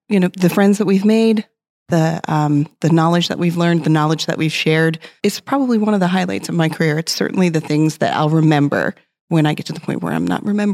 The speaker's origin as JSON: {"language": "English", "town": "Baltimore", "region": "Maryland", "country": "United States", "said": "I'm from Baltimore, Maryland, also a avid ASHRAE volunteer."}